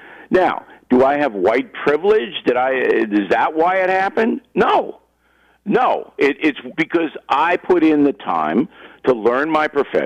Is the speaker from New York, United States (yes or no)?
yes; Levittown, New York, United States; also born or lived in Manhattan; I was born in Manhattan, raised in Levittown, Long Island.